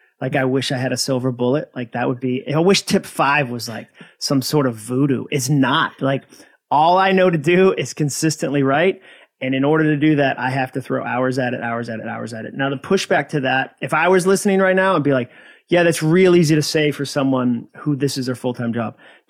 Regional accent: New England, United States; I don't know which state, but I'm from New England too.

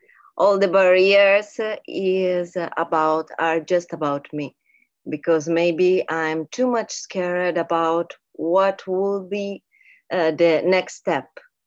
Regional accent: Sicily, Italy; English is a second language; I'm from Sicily, Italy, specifically Sicily.

